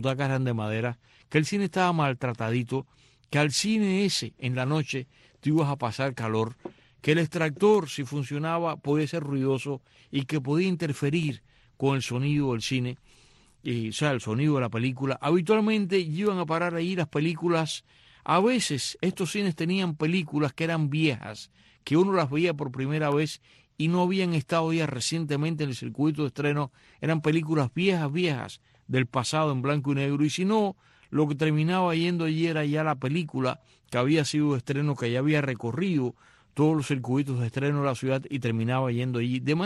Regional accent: Marianao, Havana, Cuba; Ya en mi época de niño, allí en Marinao, a ver quién se acordará de esto, había un cine que ya estaba clausurado

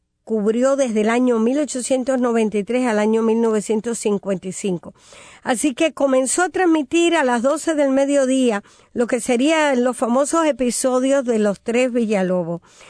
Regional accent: Santiago de las Vegas, Havana, Cuba; ¿Sabes que estaba leyendo una página en la internet que es precisamente de mi pueblo, de donde yo soy? Visité la página de Santiago de Las Vegas

